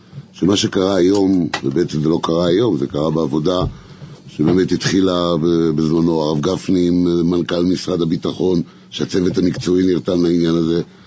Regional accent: Elad, Central District, Israel; אני בא גם מהרקע מוניציפלי, וגם מאלעד

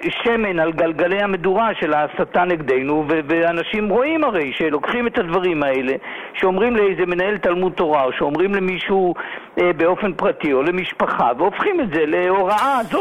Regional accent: Ofakim, Southern District, Israel; אנחנו באנו יחד, הוא בא מסדרות, אני מאופקים.

